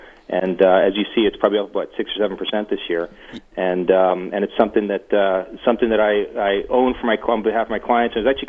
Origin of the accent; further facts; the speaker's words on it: United States; as an American, you have a tendency to sort of take things at face value